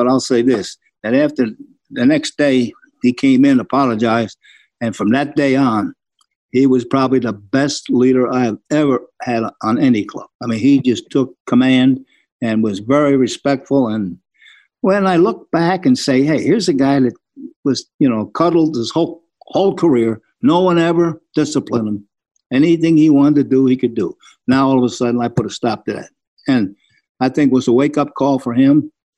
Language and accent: English; New York, United States; Growing up in New York, I knew the mystic of the Yankees.